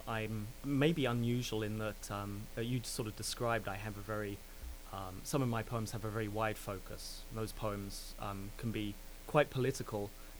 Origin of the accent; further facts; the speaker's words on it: England, United Kingdom; America was something of a mecca to a young person growing up in England then.